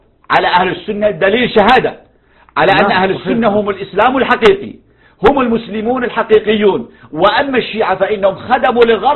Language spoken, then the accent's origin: Arabic; Yemen; بعض الحركات المتطرفة عندنا في اليمن مثلا